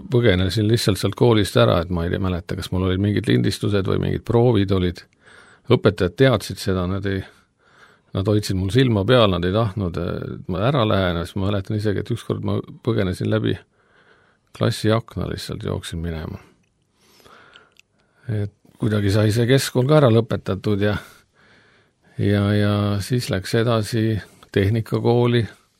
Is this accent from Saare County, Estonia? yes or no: no; Tallinn, Harju County, Estonia; born there; ja tulen oleviste kogudusest. Ma sündisin Tallinnas, aasta oli siis 63